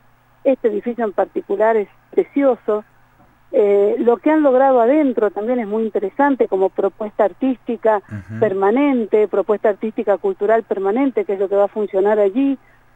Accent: San Juan, Argentina; yo no soy de Rawson, soy de Capital

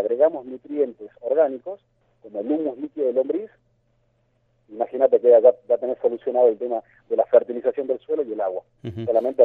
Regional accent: Salta, Argentina; en Salta, de donde yo vengo

